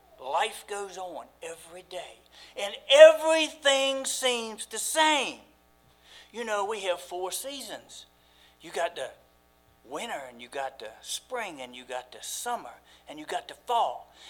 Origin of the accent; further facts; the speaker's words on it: Pantego, North Carolina, United States; But I grew up in Pantego, North Carolina, all of my life until I was 16. And then I went to my grandfather's when I was 16.